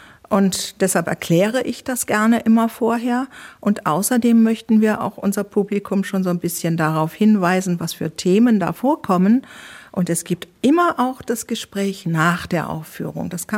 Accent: Hamburg, Germany; Also ich bin Hamburgerin, ich bin groß geworden mit Theater.

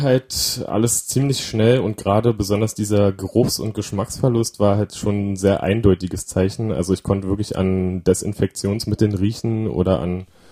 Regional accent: Berlin, Germany; Also ich bin aus Berlin, bin Musiker und selbstständig quasi damit

